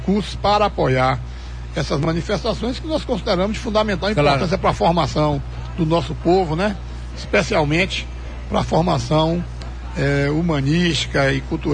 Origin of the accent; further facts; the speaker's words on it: Caculé, Bahia, Brazil; now in Vitória da Conquista, Brazil; Eu cheguei aqui em Vitória da Conquista vindo de Caculé, que é minha terra natal, no início